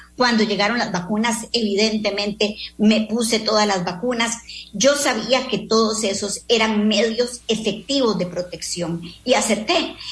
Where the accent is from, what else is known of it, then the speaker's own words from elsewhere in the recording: Heredia, Costa Rica; Yo soy la típica niña costarricense de pueblo, que patiné en las calles, brinqué mecate con mis amigos en el jardín de la iglesia, ¿verdad? Participé en Barba, en estos famosos desfiles de los payasos en el mes de agosto. Fui una típica niña de pueblo.